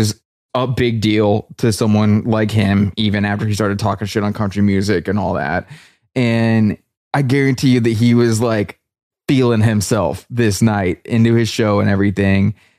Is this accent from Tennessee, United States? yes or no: yes; Nashville, Tennessee, United States; We're from Nashville and in Nashville, and I think it's also a lot of people who wish they could have the career